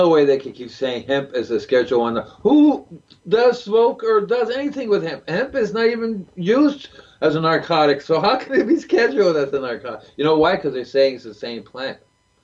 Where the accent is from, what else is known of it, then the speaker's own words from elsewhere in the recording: New York, United States; born there; My dad came to the United States. I was born in New York in 49. That's when he came.